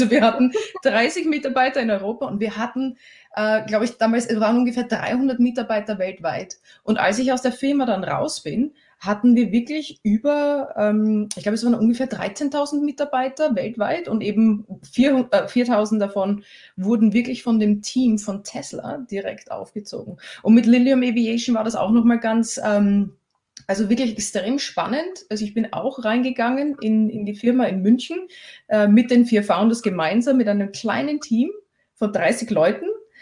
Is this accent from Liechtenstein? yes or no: no; Vienna, Austria; now in United Kingdom; Also ich bin gebürtige Österreicherin. Ich komme aus Wien und lebe aber in England schon seit vielen, vielen Jahren.